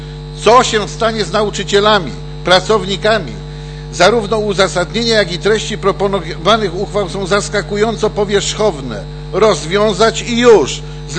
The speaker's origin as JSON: {"language": "Polish", "town": "Poznań", "region": "Greater Poland Voivodeship", "country": "Poland", "tie": "born there", "said": "urodziłem się w Poznaniu. Moi rodzice również są z Poznania, ojciec był tramwajarzem."}